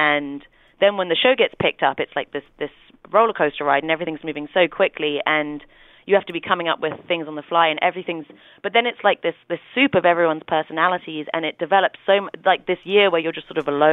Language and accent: English; London, United Kingdom; it's on par with what it felt like to be in New York as a Londoner